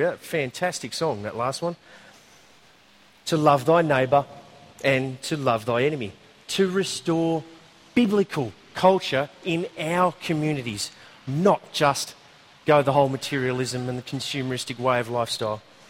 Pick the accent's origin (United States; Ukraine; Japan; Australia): Australia; And I'm an Aussie.